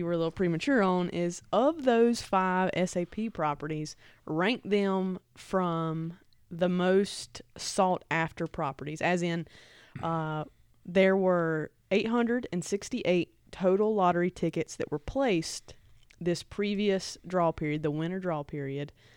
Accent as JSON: {"language": "English", "region": "North Carolina", "country": "United States", "tie": "born or raised there", "said": "You know, where I grew up in Surrey County, very common."}